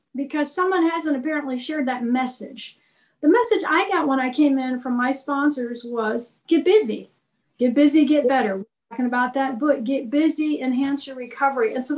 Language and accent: English; Texas, United States; from Texas, and I'm glad to be here today.